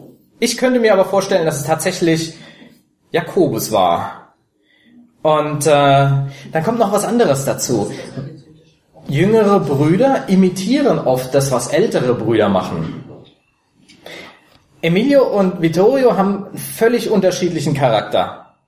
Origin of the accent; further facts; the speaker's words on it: Berlin, Germany; ich komme aus Berlin.